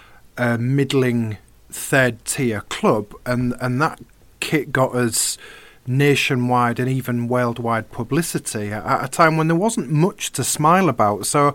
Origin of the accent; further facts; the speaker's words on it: Hull, Yorkshire and the Humber, United Kingdom; Okay, well, I'm from Hull.